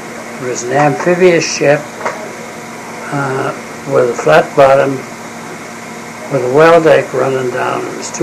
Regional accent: Scobey, Montana, United States; My hometown of Scobey, you get on, in those days, you got on the train.

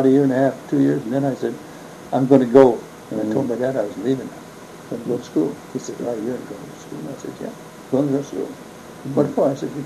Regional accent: Shepherd, Montana, United States; born there; I was just a farm kid. I do have a close relationship with Billings, though, because I was born in Shepherd.

